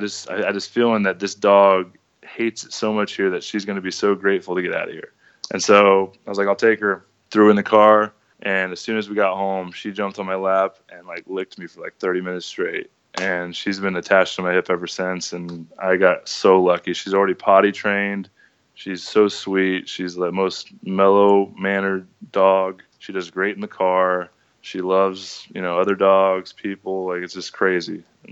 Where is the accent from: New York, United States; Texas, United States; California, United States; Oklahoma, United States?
California, United States; You know, I'm from California. I went to school in Vegas. I love the desert.